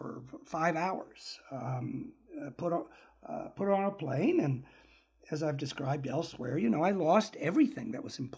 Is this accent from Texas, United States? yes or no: no; Berkeley, California, United States; I grew up in Berkeley in the 60s and early 70s.